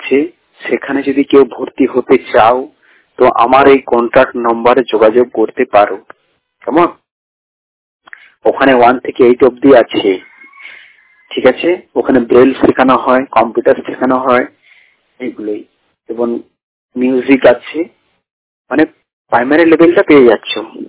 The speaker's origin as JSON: {"language": "Bangla", "town": "Bankura", "region": "West Bengal", "country": "India", "tie": "born or raised there", "said": "আমার বাড়ি তো বাঁকুড়া"}